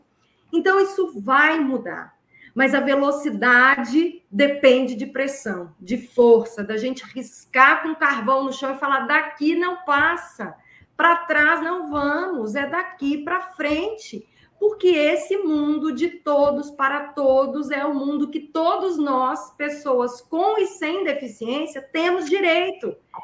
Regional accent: Minas Gerais, Brazil; Eu sou mineira, família toda ali de Ouro Preto

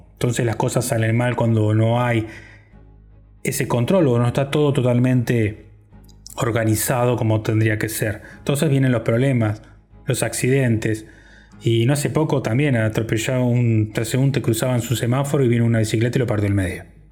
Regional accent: Uruguay; algunas cositas que me molestan como todo uruguayo

